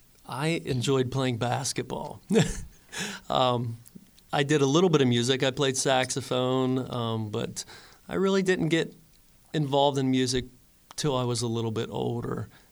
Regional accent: Pennsylvania, United States; Last year, we're from the Fort City, Katanning area

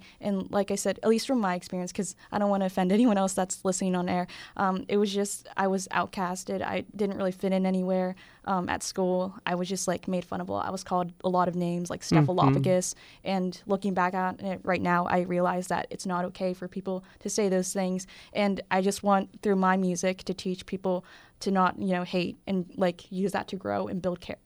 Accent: Mount Lebanon, Pennsylvania, United States; And I went to Mount Lebanon High School, so I'm from Mount Lebanon.

